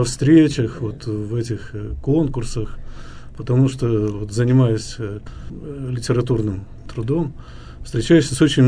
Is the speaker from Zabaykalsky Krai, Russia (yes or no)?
no; Rzhev, Tver Oblast, Russia; born there; also born or lived in Torzhok; А я родился в Ржеве и долго жил в Торжке.